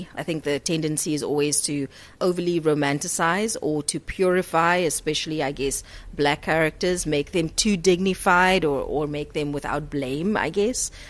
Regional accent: Cape Flats, Western Cape, South Africa; I come from the Cape Flats, which is a sort of area where black people were moved to during apartheid.

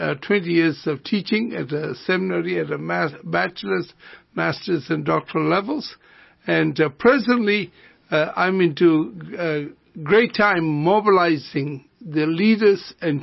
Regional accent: Malaysia; now in Canada; Originally, I come from Malaysia. I've studied in India, Canada, U.S., and presently based in Canada. I'm an evangelist by calling.

